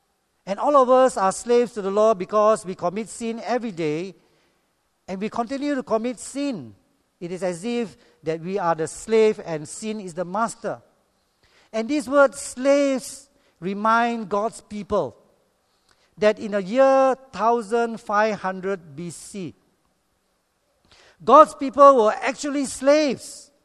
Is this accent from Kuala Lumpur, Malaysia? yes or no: no; Ipoh, Perak, Malaysia; I was a bit surprised because I come from Ipoh, and Ipoh people are poor people.